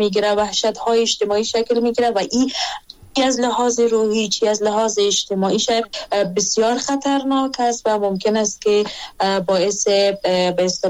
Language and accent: Persian; Afghanistan; ما در افغانستان متولد شدیم، همینجا زندگی میکنیم، کلان شدیم،